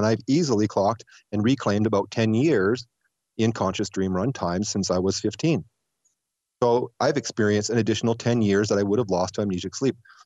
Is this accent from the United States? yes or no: no; Canada; I'm not American, I'm Canadian